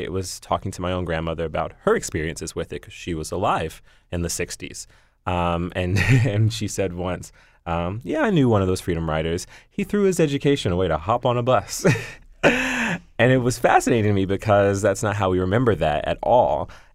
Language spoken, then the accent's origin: English; Memphis, Tennessee, United States; also born or lived in Nashville; I'm from Memphis, but I spent all of my summers and holidays in Nashville, where all of my family's from.